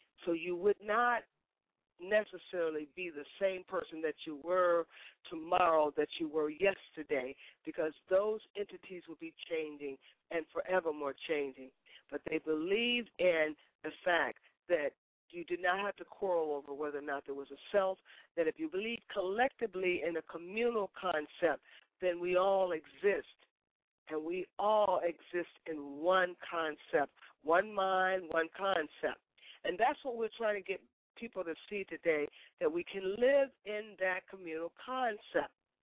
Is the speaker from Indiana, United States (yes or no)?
yes; Indiana, United States; 's from my hometown here in Indiana.